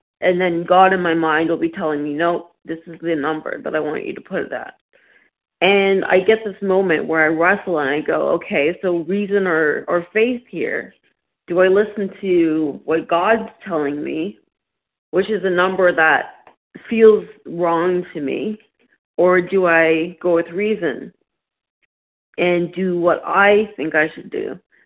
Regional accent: Ontario, Canada; I'm from Ontario, Canada.

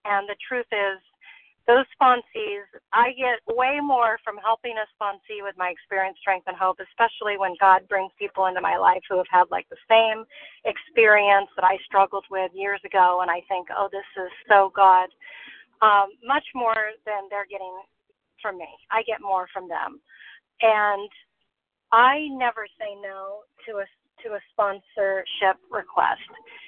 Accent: Los Angeles, California, United States; and I'm from Los Angeles

